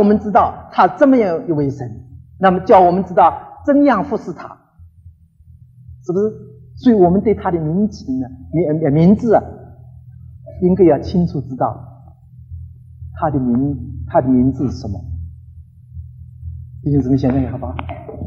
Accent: Shanghai, China; 我们上海人叫一个人呢，不诚实的话叫他花头，

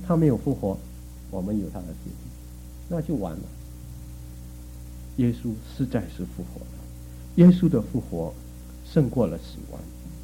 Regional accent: China; 我们中国人已经看多了武侠小说都很容易相信了

